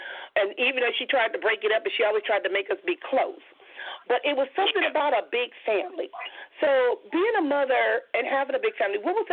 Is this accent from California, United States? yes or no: yes; Compton, California, United States; I noticed that there was a family that I grew up with in Compton, which was called the Emanuels